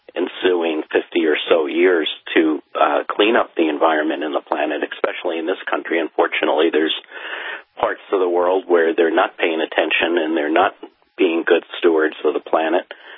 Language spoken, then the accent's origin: English; New York, United States; You know, I grew up in the New York area. Not only couldn't you drink the water in the lakes and the Hudson River, but nothing could even live in it.